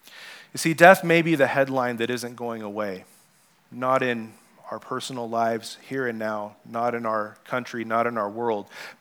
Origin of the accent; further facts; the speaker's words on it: Mexico; I remember growing up in Mexico on the mission field.